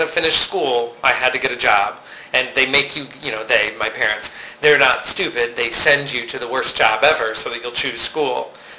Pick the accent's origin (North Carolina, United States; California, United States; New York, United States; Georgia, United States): New York, United States; Syracuse; So I had my hometown of Syracuse. I'd go back there.